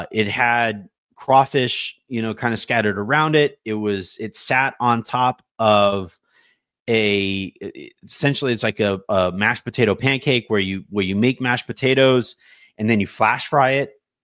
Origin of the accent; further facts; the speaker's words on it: New Orleans, Louisiana, United States; We are from New Orleans and we, you know, there's like the hospitality in New Orleans is second to none.